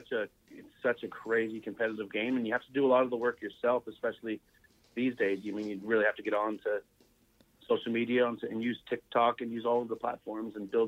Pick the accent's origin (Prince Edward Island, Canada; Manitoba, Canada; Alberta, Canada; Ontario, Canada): Ontario, Canada; Pembroke; now in Nashville, United States; it's 1,000 miles door to door from my place here in Nashville back to Pembroke, Ontario, to raise money for local charities